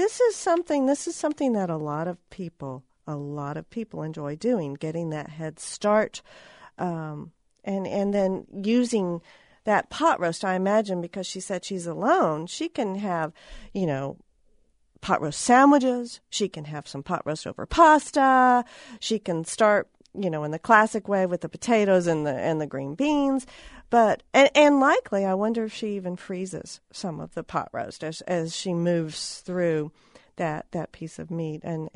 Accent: Tennessee, United States; now in Iowa, United States; I'm originally from Tennessee, and I think it was a very important part of my life.

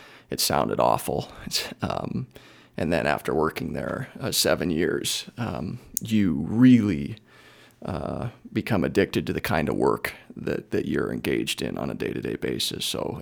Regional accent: Anaconda, Montana, United States; I born and raised in Anaconda, fourth generation Montanan, graduated from the University of Montana

